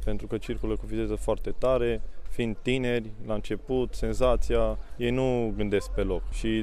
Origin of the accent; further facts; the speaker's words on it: Hunedoara, Hunedoara County, Romania; Hunedoara.